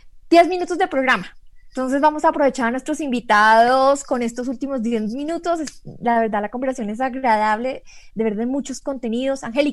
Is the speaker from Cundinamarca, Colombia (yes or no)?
no; Cali, Valle del Cauca, Colombia; now in Bogotá, Colombia; yo no soy de Bogotá, yo soy de Cali. La vez que cogí mi maletica, me subí en un bus y dije, me voy a Bogotá a salir adelante como profesional.